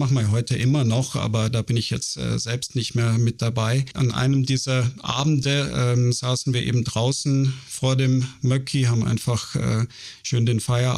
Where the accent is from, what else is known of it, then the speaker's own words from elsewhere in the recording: Austria; born there; Schon seit über 25 Jahren jetzt mittlerweile bin ich im Norden unterwegs, bin gebürtiger Österreicher, habe mich aber in meine zweite Heimat Finnland unsterblich verliebt und bin da jedes Jahr mehrere Monate da oben.